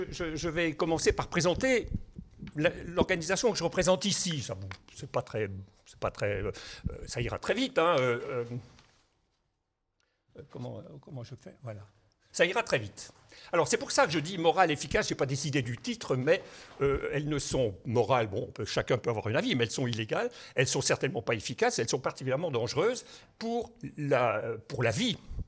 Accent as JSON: {"language": "French", "country": "Switzerland", "said": "je suis suisse"}